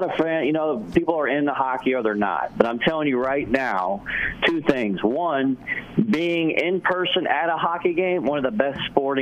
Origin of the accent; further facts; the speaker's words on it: Tampa, Florida, United States; by now, you know, me growing up in Tampa, so I'm a huge Lightning fan.